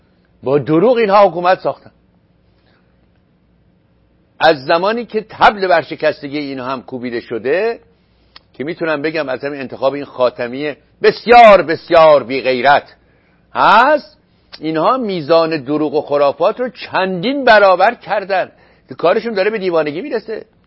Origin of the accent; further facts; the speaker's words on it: Iran; moved away; وقتی ما از ایران آمدیم بیرون سال 1974، اون چه باید در مملکت ما بود، اون چه شاید اما نبود.